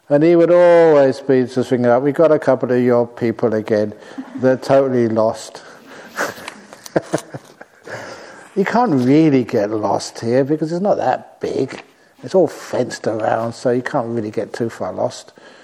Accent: London, United Kingdom; I grew up in London and just use them all the time.

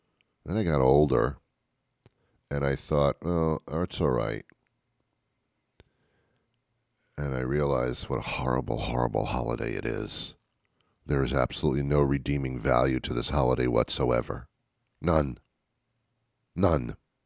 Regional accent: Teaneck, New Jersey, United States; also born or lived in New York City; So I say I'm from New York, and I really am. I was born in New York City. My family moved me out to Teaneck, New Jersey, because they couldn't leave me in New York City. I was just an infant.

